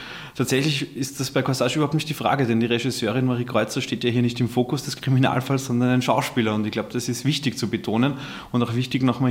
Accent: Austria; Und als Österreicher, als gelernte Österreicher haben wir es ja immer sehr mit dem Verdrängen.

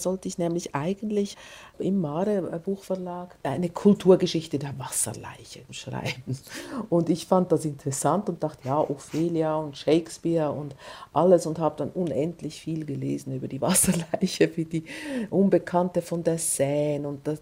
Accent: Switzerland; auf die ich als Schweizerin, war das sicher anders, als wenn das jetzt eine Deutsche gewesen wäre

